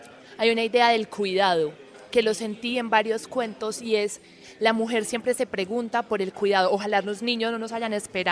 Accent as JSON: {"language": "Spanish", "town": "Rionegro", "region": "Antioquia", "country": "Colombia", "moved": "as an adult", "lives_now": "Bogotá, Colombia", "said": "yo he emigrado de un pueblo, yo soy de Río Negro, Antioquia, vine a Bogotá con 20 años"}